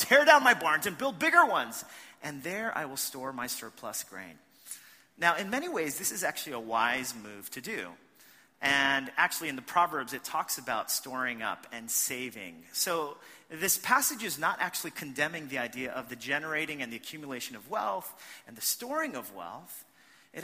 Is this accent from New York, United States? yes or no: yes; New York, United States; Man, I'm from New York.